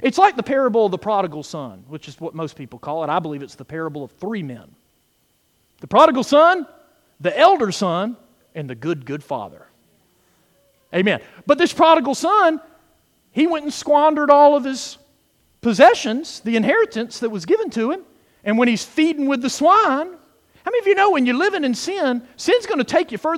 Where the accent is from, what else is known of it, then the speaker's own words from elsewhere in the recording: Athens, Georgia, United States; I was born and raised in Athens. And what's in Athens? The University of Georgia.